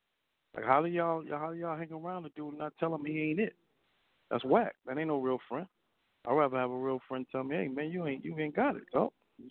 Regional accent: Brooklyn, New York, United States; Yeah, I'm from Brooklyn, Bed-Stuy, yeah.

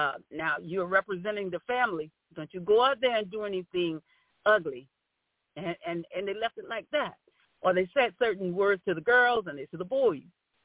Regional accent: Pompano Beach, Florida, United States; also born or lived in Brooksville; now in Clearwater, United States; I'm calling from St. Petersburg, Clearwater, Florida, from Florida. As I was born and raised, I was born in Brooksville, Florida, and I was raised in Pompano Beach, Florida, and I had the great honor of having a loving, loving family.

